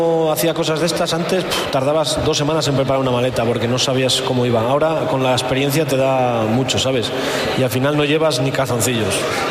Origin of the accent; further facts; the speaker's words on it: León, Castile and León, Spain; la gran mayoría de la gente que somos de aquí de León no apreciamos lo que tenemos.